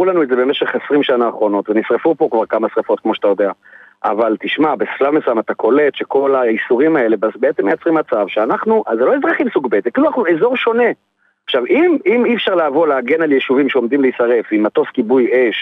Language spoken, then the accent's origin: Hebrew; Metula, Northern District, Israel; also born or lived in HaGoshrim; אני נולדתי בקיבוץ הגושרים, סבי וסבתי הקימו את קיבוץ הגושרים, גדלתי במטולה ולפני 10 שנים חזרתי חזרה הביתה